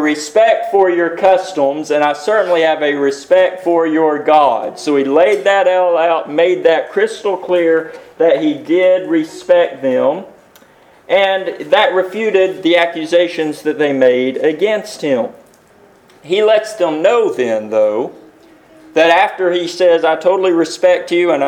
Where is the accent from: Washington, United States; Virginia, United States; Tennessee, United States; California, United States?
Tennessee, United States; Loudon; Where I grew up in Loudoun, Tennessee, there was one right down the street from where I lived.